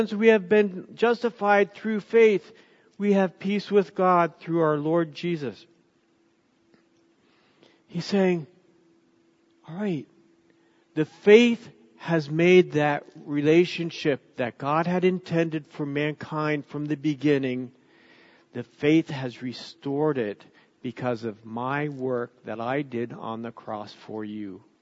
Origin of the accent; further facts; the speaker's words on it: United States; And to me, the word hope, as I look at it as an American